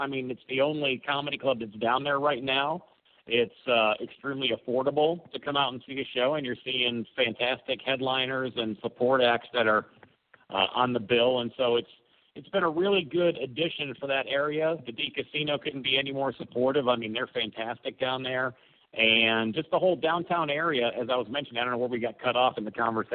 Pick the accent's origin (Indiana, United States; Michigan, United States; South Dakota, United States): Michigan, United States; Detroit; now in Las Vegas, United States; I'm Irish-American, grew up in Detroit, blue-collar upbringing